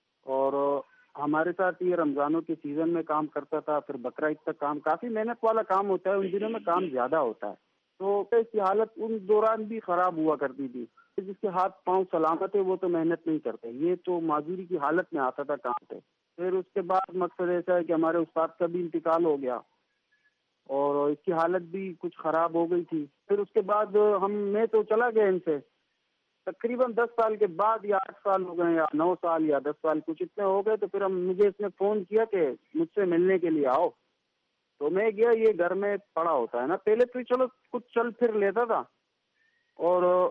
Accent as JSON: {"language": "Urdu", "town": "Karachi", "region": "Sindh", "country": "Pakistan", "said": "میں کراچی سے ہوں اور پیچھے میں سوات سے منگورا سے تعلق رکھتا ہوں کمبر سے."}